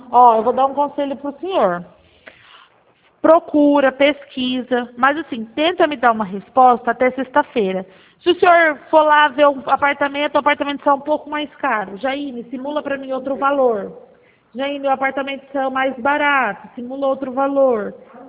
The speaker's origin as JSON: {"language": "Portuguese", "town": "Araçatuba", "region": "São Paulo", "country": "Brazil", "said": "Bauru é perto da minha cidade, né? Eu sou de Araçatuba"}